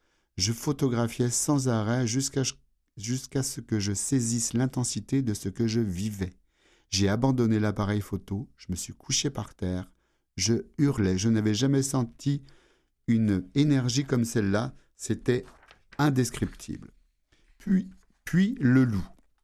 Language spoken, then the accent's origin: French; Quebec, Canada; accent: Quebec; also born or lived in Switzerland; je suis né en Suisse et j'y ai grandi jusqu'à l'âge de 5 ou 6 ans, mais je suis un Québécois dans ma façon de voir les choses, comme dans mon accent. Ce voyage m'a reconnecté au Québec.